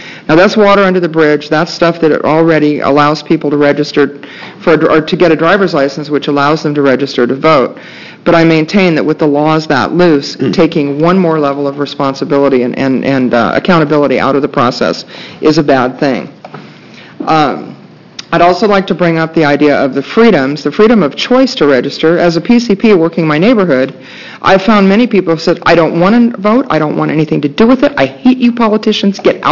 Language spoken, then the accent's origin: English; Beaverton, Oregon, United States; I'm from Beaverton, Oregon, and today I'm talking totally as a private citizen.